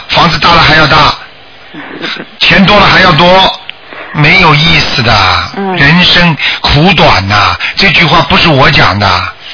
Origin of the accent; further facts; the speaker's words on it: China; now in Australia; 我们在澳大利亚，但是我们是中国人